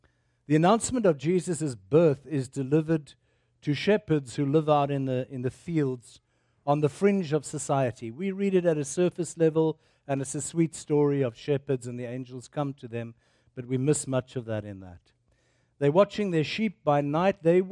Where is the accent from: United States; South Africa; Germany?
South Africa; now in Canada; So I refer to myself now as Cans-African or Circadian, because I'm not sure whether I'm South African or Canadian.